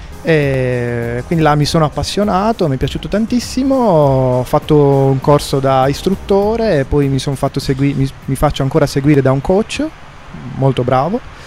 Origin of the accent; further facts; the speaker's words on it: Bari, Apulia, Italy; now in Bologna, Italy; Poi è venuto a Bologna perché io sono di Bari.